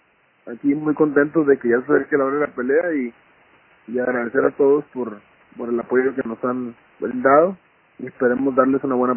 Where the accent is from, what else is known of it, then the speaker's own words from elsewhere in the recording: Mexico; es una pelea dura e importante porque somos dos mexicanos